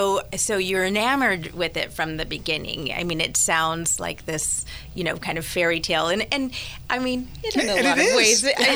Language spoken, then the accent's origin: English; California, United States; I grew up in Southern California, more urban environment to be sure.